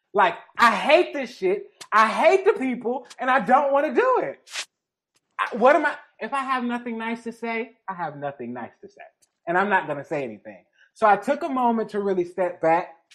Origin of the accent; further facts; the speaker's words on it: Detroit, Michigan, United States; I'm from Jeffrey Projects of Detroit. I literally grew up. We were the poorest people in the project.